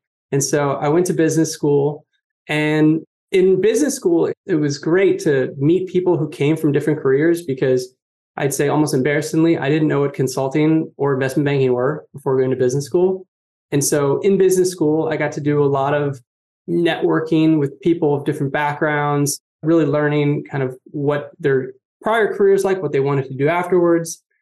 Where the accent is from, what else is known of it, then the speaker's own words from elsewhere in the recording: St. Louis, Missouri, United States; So I grew up in St. Louis, Missouri, and I was lucky enough to go to a great public school.